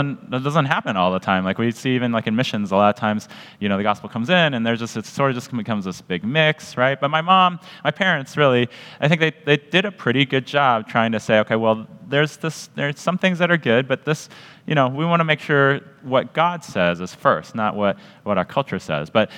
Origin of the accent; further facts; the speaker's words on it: Canada; Everyone knows I'm Canadian.